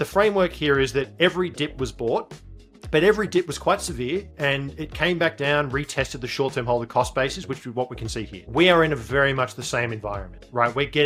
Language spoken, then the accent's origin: English; Australia; as an Australian, I kind of watch the US political arena from afar.